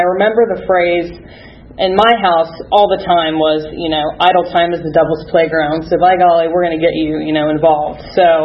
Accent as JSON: {"language": "English", "region": "Georgia", "country": "United States", "tie": "born or raised there", "said": "I was born, and I'm born and raised here in Georgia. I grew up in Gwinnett County. Come from a very stable, loving family."}